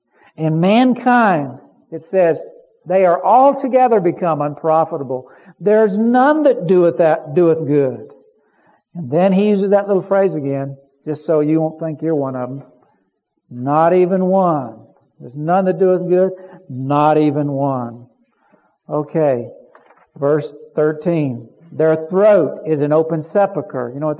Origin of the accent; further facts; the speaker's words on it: United States; Now, I'm an American, and I believe that we ought to, you know, do a lot of the things that we're doing